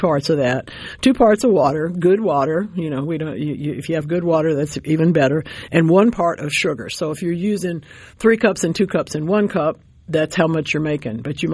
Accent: United States; Sorry, I'm an American.

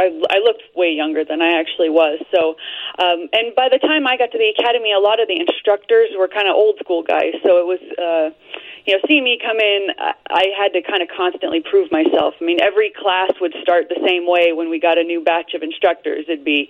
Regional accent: California, United States; I'm from Southern California in the high desert. If you've ever driven from Los Angeles to Las Vegas, it's a big giant patch of desert you blew by going 85.

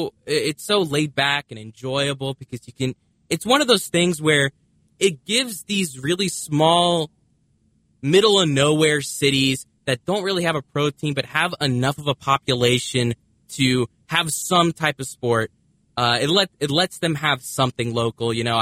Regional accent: Dallas, Texas, United States; born there; now in New Orleans, United States; I was born in Dallas, so I've been cursed with Dallas sports my entire life.

